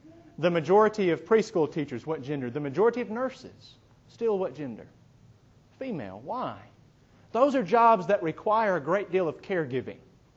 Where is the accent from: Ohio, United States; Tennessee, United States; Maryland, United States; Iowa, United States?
Tennessee, United States; Dyersburg; I grew up in Dyersburg, Tennessee, a small town, where if you were cool, you went to school with mud on your truck.